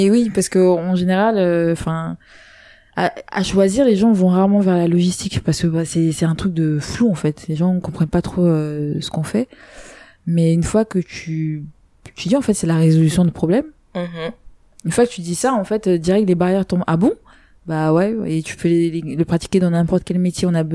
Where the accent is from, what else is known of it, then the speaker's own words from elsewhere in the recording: Cameroon; Je suis camerounaise, je vais pas parler de l'Égypte.